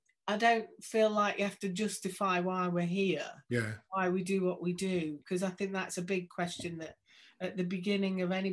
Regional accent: Stoke-on-Trent, West Midlands, United Kingdom; I'm from Stoke-on-Trent.

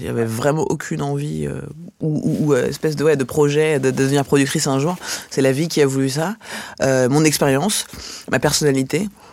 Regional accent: Grand Est, France; Je suis alsacienne et ivoirienne, je me sens absolument pas étrangère à la France

